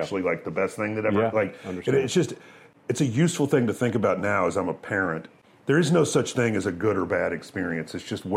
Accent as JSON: {"language": "English", "town": "Clarksdale", "region": "Mississippi", "country": "United States", "tie": "born or raised there", "said": "Well, I'm from Clarksdale, Mississippi, which is a town that has a deep history of blues musicians."}